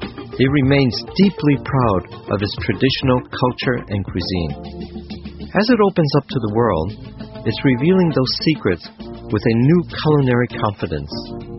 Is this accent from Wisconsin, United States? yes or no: no; Chicago, Illinois, United States; now in China; I was raised in Chicago, and when I first came here in the 1980s